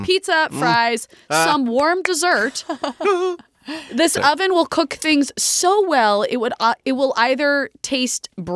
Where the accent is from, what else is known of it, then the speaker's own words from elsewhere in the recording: New Jersey, United States; Also, I'm from New Jersey, and I would say them that way.